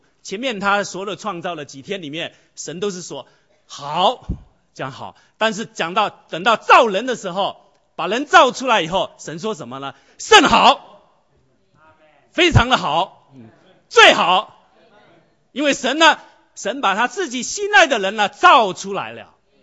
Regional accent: China; 我们中国人这个中国历史哲学研究了老半天，这个是一直没办法解决的一个问题。

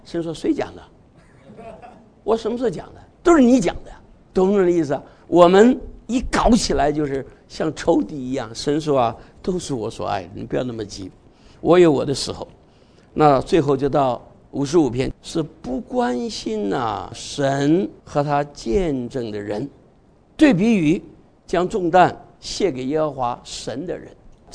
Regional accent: Taiwan; 我们从台湾来的可以骄傲的说在台湾

